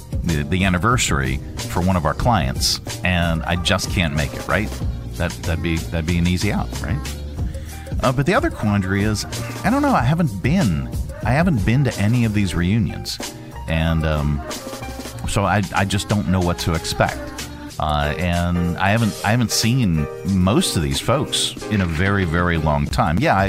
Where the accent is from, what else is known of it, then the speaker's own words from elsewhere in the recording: Johnstown, Pennsylvania, United States; there's a downtown loft in the town I grew up in Johnstown, Pennsylvania.